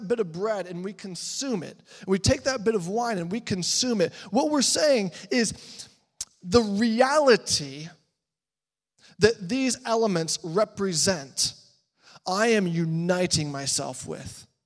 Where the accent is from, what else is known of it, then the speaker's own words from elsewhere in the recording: United Kingdom; It's just what we chose because we're British.